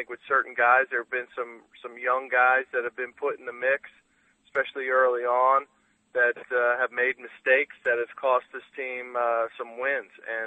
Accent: Philadelphia, Pennsylvania, United States; Still, I'm from Philadelphia, and when I landed in Houston, I thought that was like a block from the sun.

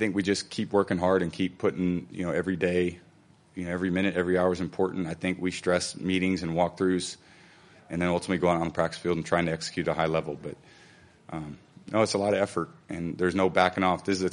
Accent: San Mateo, California, United States; I was a kid growing up in San Mateo when Niners were doing that too.

